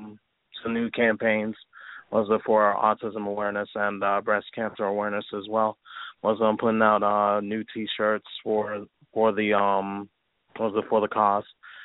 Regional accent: Halifax, Nova Scotia, Canada; also born or lived in St. Ann, Jamaica / Queens, United States; I'm hailing from Southside Jamaica, Queens, by way of St. Anne in Jamaica, and was raised in Halifax, Nova Scotia.

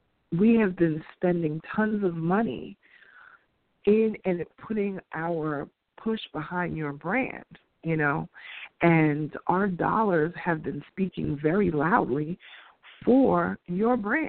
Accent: New York City, New York, United States; he's from my hometown in New York City.

